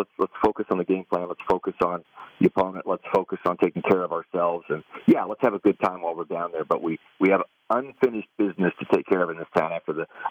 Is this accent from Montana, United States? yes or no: no; Kansas, United States; Man, I grew up in Central Kansas, a Chiefs fan.